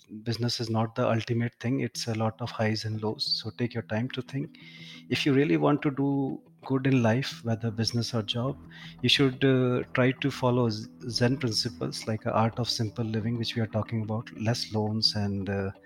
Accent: Jaipur, Rajasthan, India; I'm in my hometown, Jaipur.

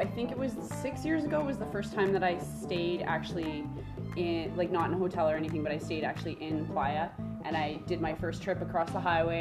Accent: Canada; I like to laugh. I'm Canadian.

